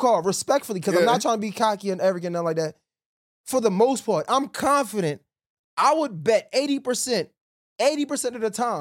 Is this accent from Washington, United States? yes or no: no; Baltimore, Maryland, United States; I know that because I'm from Baltimore.